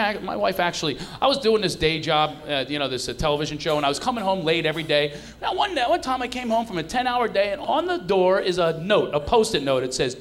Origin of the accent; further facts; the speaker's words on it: Philadelphia, Pennsylvania, United States; But I'm from Philadelphia. No romances in Philly.